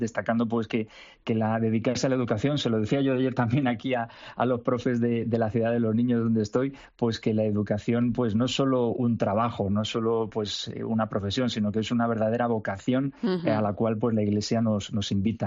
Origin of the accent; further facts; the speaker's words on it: Madrid, Community of Madrid, Spain; pero bueno, originariamente de Madrid, que si no mis madrileños también se me